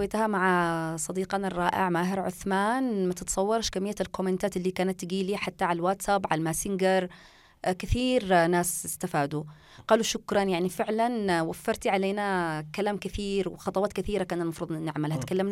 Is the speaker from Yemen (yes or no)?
yes; Yemen; بديت مع النت الحبوب عندنا في اليمن.